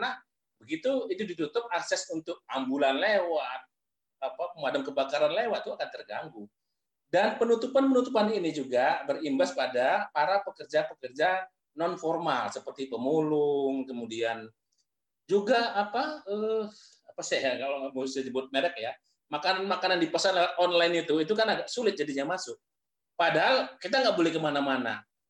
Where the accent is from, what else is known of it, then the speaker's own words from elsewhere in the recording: North Sumatra, Indonesia; saya memantau betul Sumatera Utara karena saya asal Sumatera Utara